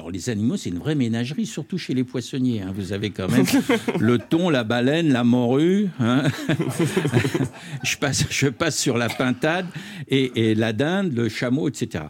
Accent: Lyon, Auvergne-Rhône-Alpes, France; also born or lived in United States; Donc, j'ai quitté la bourgeoisie lyonnaise pour devenir un petit éditeur.

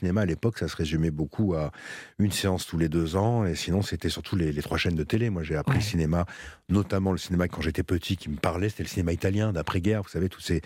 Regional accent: Strasbourg, Grand Est, France; J'ai grandi à Strasbourg et j'avais envie d'ailleurs.

